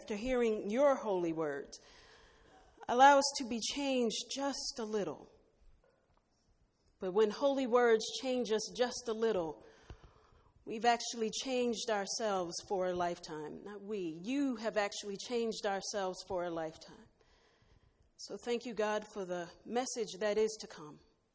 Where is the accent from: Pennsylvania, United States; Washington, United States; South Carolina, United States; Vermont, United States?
Pennsylvania, United States; Philadelphia; being 10 years old, African-American little girl growing up in West Philadelphia, you know, sometimes looking for hope